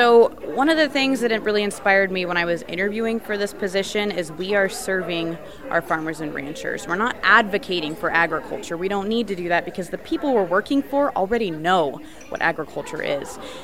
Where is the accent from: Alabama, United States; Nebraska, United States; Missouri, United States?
Nebraska, United States; Wilcox; I'm from Wilcox, Nebraska.